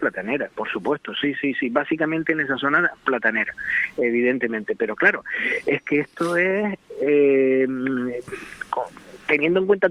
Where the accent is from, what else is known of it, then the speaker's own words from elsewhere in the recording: La Breña, Canary Islands, Spain; de la zona de La Breña, que es de donde yo soy natural y donde, bueno, teníamos la residencia de mis padres